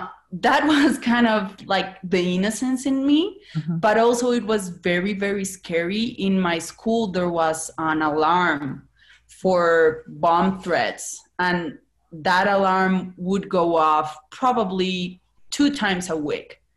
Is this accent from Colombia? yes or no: yes; Cali, Valle del Cauca, Colombia; I was born and I grew up in Cali, Colombia. That was a city very heavily afflicted by the drug cartel wars.